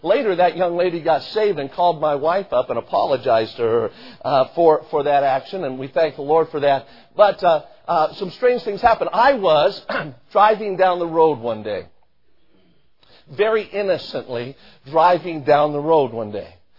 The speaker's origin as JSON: {"language": "English", "town": "Las Vegas", "region": "Nevada", "country": "United States", "tie": "born or raised there", "said": "I was born and raised in Las Vegas. When I was born there, there were 79,000 people."}